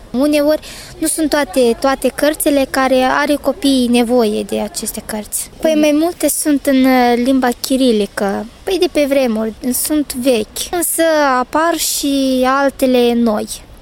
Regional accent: Sacva, Orhei District, Moldova; Păi, drept să spun, la noi în sat, Sacva, Raion Orhei.

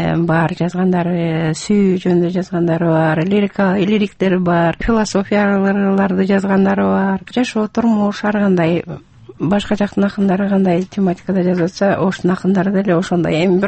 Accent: Naryn Region, Kyrgyzstan; now in Osh, Kyrgyzstan; Мен эми Оштун келинимин, өзүм Нарындыкмын.

